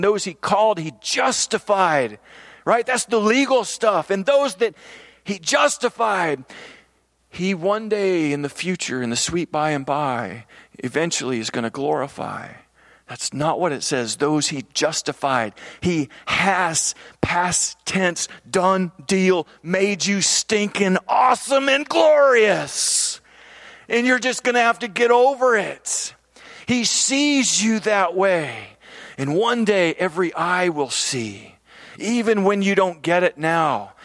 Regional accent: United States; Sorry, I'm from America, so, you know, we're okay with that.

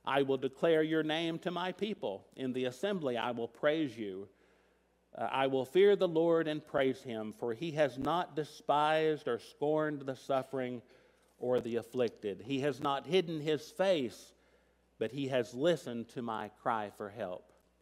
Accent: Tennessee, United States; And I will always be grateful to that small church I grew up in Tennessee

